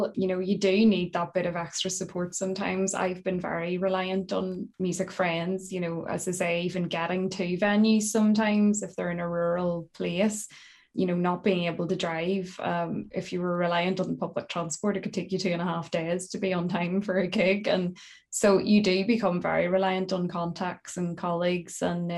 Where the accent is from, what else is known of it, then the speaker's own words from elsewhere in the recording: Pomeroy, Northern Ireland, United Kingdom; accent: a bit of a mix, a lot of Tyrone; now in Belfast, United Kingdom; There's definitely a lot of Tyrone in there, as you'd expect, being a Pomeroy native from the small village of Pomeroy.